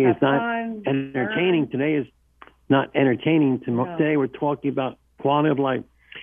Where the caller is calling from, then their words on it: Palm Harbor, Florida, United States; Calling from Palm Harbor.